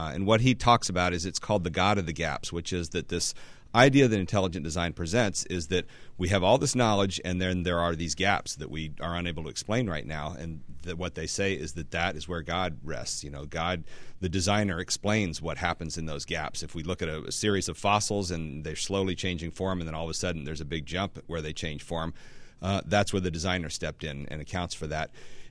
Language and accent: English; Midwest, United States; That's part of the whole ethic of being a Midwesterner.